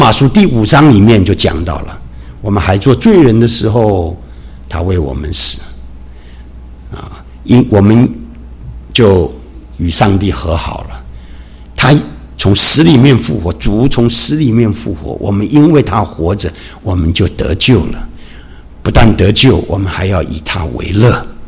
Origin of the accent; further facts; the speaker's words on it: China; 我们其实中国人讲的五福啊